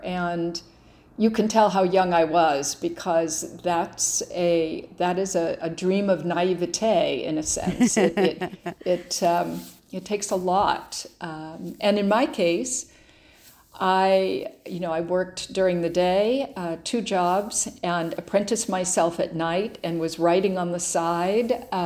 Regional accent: Reno, Nevada, United States; also born or lived in Boston; I grew up in, I was born in Boston and spent maybe 10 years there, and then grew up way out in the Nevada desert outside of Reno.

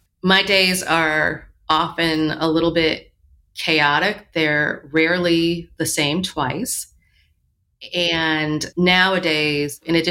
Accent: Michigan, United States; I grew up in Michigan. It was freezing cold.

